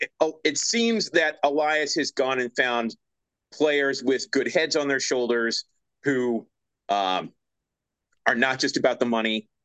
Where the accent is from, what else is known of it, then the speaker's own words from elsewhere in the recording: Baltimore, Maryland, United States; born there; I'm not from Philly because I was born in Baltimore, and I expect to live in Baltimore my entire life.